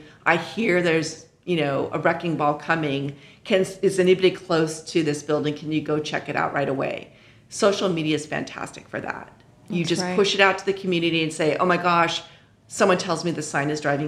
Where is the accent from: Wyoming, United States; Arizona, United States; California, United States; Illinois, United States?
California, United States; And I grew up in the shadow of the Marin Civic Center when I grew up in Marin, so I was lucky to experience that as a child.